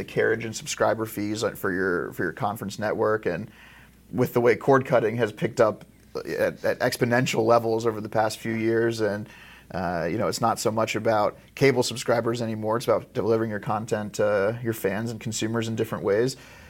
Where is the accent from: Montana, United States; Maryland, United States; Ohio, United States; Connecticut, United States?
Ohio, United States; Blue Ash; moved away as an adult; So I grew up in Cincinnati. I'm from the greater Cincinnati area. I'm born and raised in Blue Ash, went to Sycamore High School, but I left to make the trek up 71 and go to Ohio State